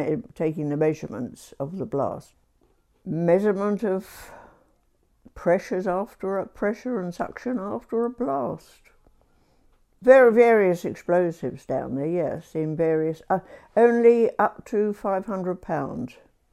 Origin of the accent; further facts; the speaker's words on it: London, United Kingdom; born there; I was born in London. 24th of December 1926.